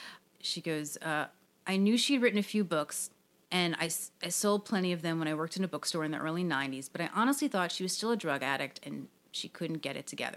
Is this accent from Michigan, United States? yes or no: no; Atlanta, Georgia, United States; I told her I came from Atlanta, the capital of Coca-Cola.